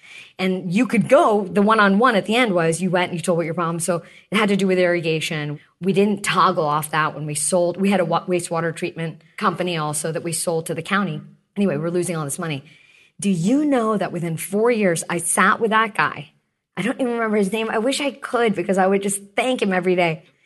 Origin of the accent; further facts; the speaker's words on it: India; moved away; My dad founded the company and we immigrated from India, almost 40 years ago, because my dad started the company pretty quickly thereafter.